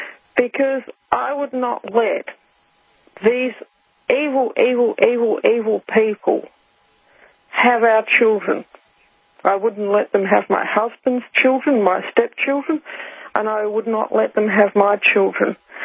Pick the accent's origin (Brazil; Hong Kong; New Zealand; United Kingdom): New Zealand; now in Australia; I arrived in Australia in 1991, okay? That was a long, long time ago. I grew up in New Zealand. I'm not British. I've never been to Britain